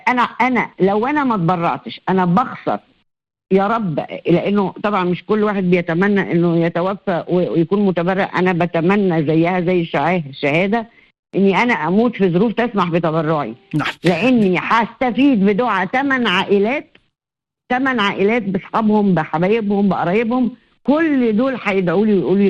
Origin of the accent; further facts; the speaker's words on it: Egypt; يعني احنا كمصريين اتعودنا انه خلاص ندفن